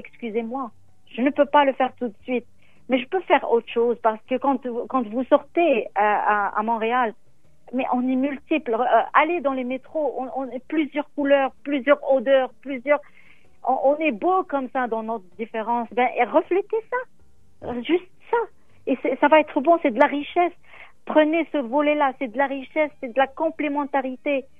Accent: Morocco; now in Canada; Moi, j'ai choisi de vivre ici. J'ai vécu au Maroc, je suis née au Maroc.

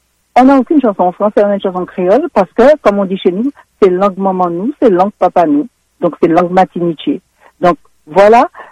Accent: Martinique, France; voilà, je suis martiniquais, je viens de là, voici ce qui s'y passe.

